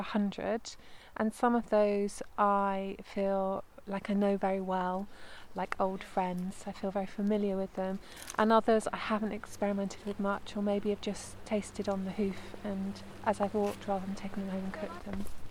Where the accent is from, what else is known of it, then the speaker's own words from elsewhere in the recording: Bristol, South West England, United Kingdom; also born or lived in Birmingham; now in England; Yeah, so I was born in Birmingham, brought up in Bristol, so in a way cities are normal for me